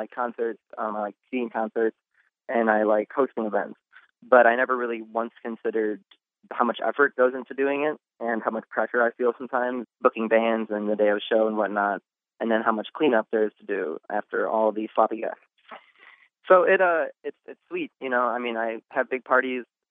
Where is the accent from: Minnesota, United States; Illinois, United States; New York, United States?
Illinois, United States; Naperville; I mean, I'm from Naperville, which is drastically different than Carbondale demographically and whatnot.